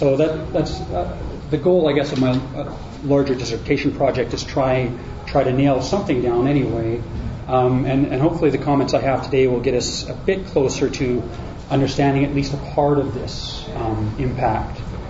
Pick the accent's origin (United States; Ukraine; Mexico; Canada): Canada; Alberta; You probably still know more about Alberta politics than me, but I am from here.